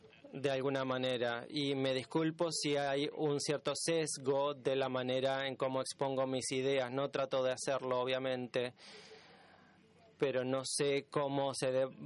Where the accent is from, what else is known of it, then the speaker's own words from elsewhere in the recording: United States; yo crecí en los Estados Unidos y estoy familiarizado.